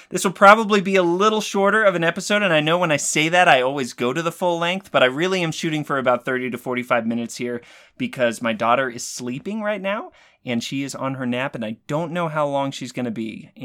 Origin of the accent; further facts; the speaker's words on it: Dallas, Texas, United States; So I grew up in the Dallas area, and my parents are still out there